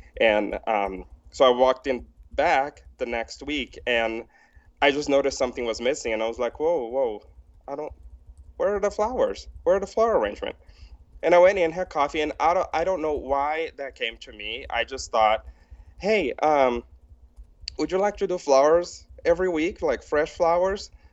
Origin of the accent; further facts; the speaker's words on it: Brazil; English is a second language; moved away as an adult; now in Billings, United States; I'm from Brazil. I moved to Montana in 2008 when I got a full ride scholarship to go to Rocky Mountain College in Billings. And I moved from Brazil